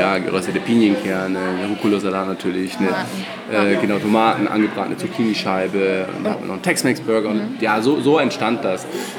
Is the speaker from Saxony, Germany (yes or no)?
no; Ingolstadt, Bavaria, Germany; now in Cologne, Germany; wir kommen aus Ingolstadt. Okay, ja. Im schönen Bayern. Und sind dann auch beide in Bamberg studieren gewesen.